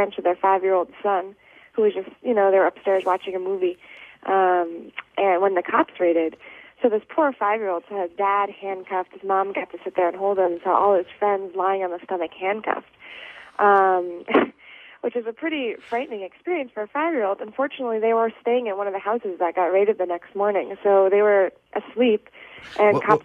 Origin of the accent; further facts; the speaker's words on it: New York, United States; now in Washington, United States; You know, I grew up in New York and I live in D.C.